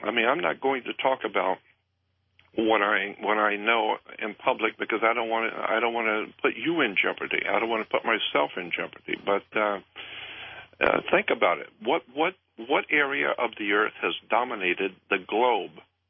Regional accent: United States; what I was doing as an American was trying to enlighten my fellow man and my fellow Americans

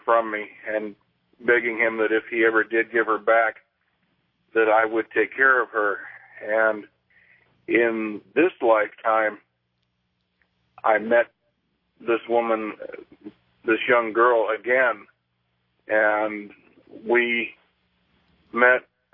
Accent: San Diego, California, United States; born there; I was born in San Diego, and this was in Mississippi area.

